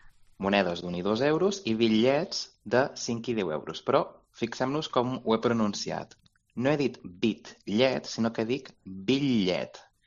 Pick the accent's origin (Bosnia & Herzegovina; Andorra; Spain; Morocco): Spain; Tarragona, Catalonia; jo per exemple que soc de Tarragona, dic poble.